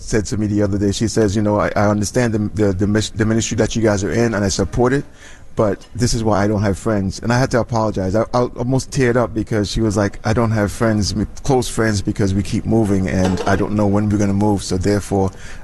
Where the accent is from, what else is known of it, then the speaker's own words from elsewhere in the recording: U.S. Virgin Islands; Originally, I'm from the Virgin Islands.